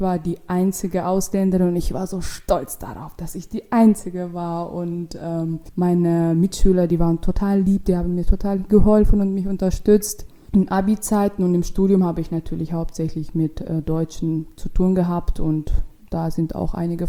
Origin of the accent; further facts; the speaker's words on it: Russia; accent: Russian; German is a second language; Und wegen meinem Akzent dachten halt die Leute, dass ich halt dieses R, fränkisches R, also bayerisches R, ich so, nee, das ist das Russische.